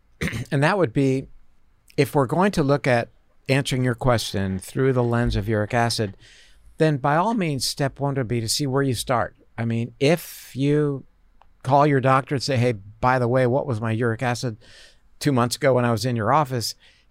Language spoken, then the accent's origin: English; Florida, United States; I come from Florida, the orange juice capital